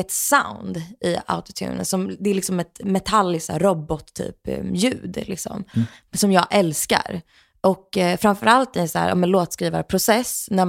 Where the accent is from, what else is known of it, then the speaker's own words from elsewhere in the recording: Stockholm, Stockholm County, Sweden; jag är så här född och uppvuxen i Stockholm, innerstad.